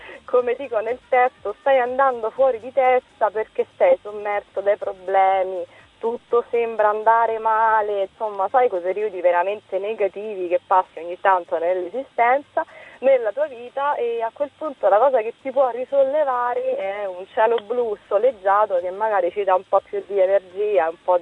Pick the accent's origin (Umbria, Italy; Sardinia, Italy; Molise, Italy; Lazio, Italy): Lazio, Italy; Rome; Noi siamo di Roma, quindi mi trovo a Roma.